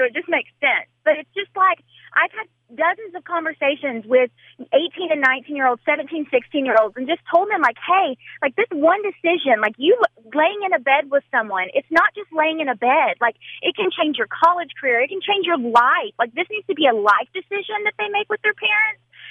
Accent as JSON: {"language": "English", "region": "the South", "country": "United States", "said": "So I'm from the South, and I don't know if we just think a little different"}